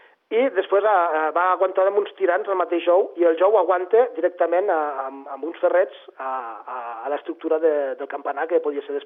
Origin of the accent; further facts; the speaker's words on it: Andorra; tots som catalans, però això, que som els andorrans.